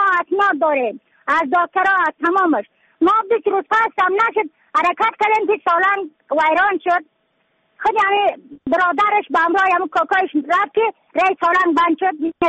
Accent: Badakhshan, Afghanistan; از بدخشان هستم، مرکز بدخشان، ولسوالی اکلی پایان، قیره وینگ

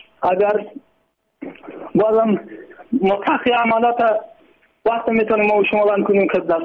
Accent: Kandahar, Afghanistan; از قندار.

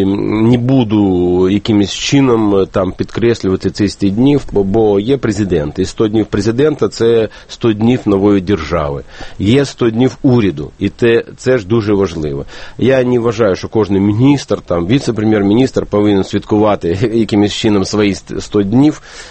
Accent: Odesa, Odesa Oblast, Ukraine; born or raised there

